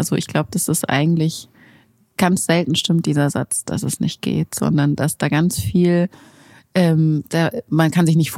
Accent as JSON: {"language": "German", "town": "Munich", "region": "Bavaria", "country": "Germany", "tie": "born or raised there", "said": "ich bin ja in München aufgewachsen, deswegen habe ich vielleicht auch so ein bisschen ein biased Bild von München."}